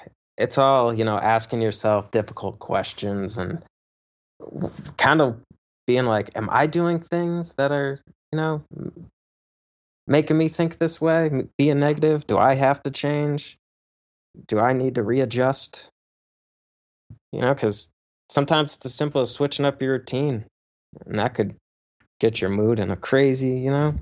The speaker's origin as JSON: {"language": "English", "region": "Rhode Island", "country": "United States", "tie": "born there", "also_born_or_lived": "Connecticut", "said": "I was born in Rhode Island, so that's like 2 hours. It's like 2.5 hours from New York City. And it's, like, the smallest state in the U.S."}